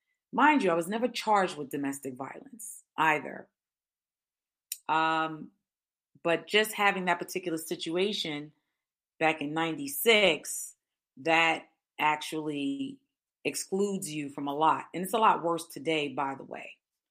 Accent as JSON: {"language": "English", "country": "Dominican Republic", "tie": "born or raised there", "said": "When I grew up in the Dominican Republic, it's a third world country"}